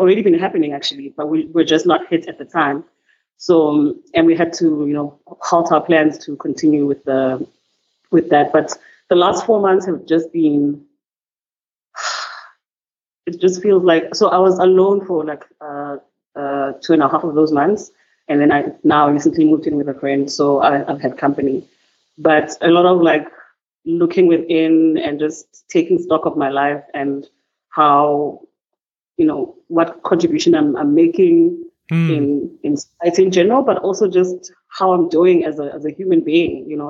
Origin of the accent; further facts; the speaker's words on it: Cape Town, Western Cape, South Africa; from Cape Town, who was born and bred in Cape Town, but I've worked in Johannesburg